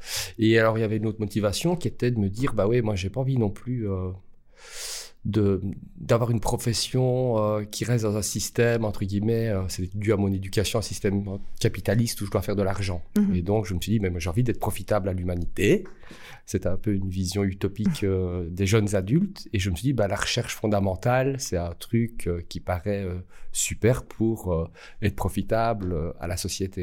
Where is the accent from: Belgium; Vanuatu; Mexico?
Belgium; Liège, Wallonia; je suis liégeois, artiste entre guillemets multidisciplinaire